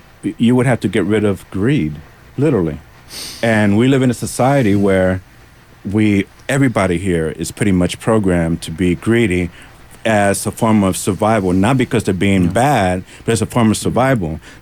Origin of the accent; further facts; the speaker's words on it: United States; I'm looking at it from, as an American, what would be good for us.